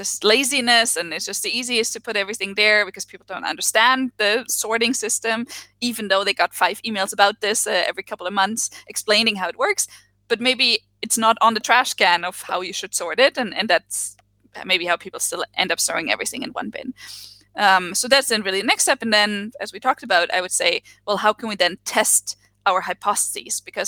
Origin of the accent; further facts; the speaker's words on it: Germany; English is a second language; I come from Germany